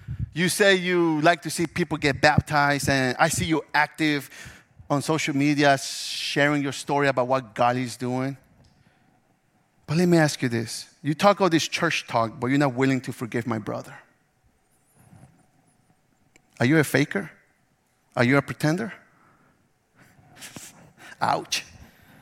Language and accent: English; Memphis, Tennessee, United States; So I'm from Memphis. So I'm here thinking, oh, man, my car just got stolen.